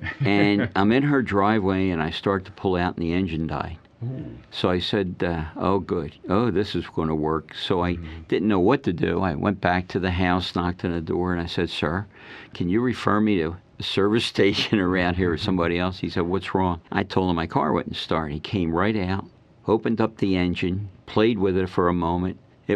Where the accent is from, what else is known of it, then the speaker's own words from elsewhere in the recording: Philadelphia, Pennsylvania, United States; I was from Philadelphia.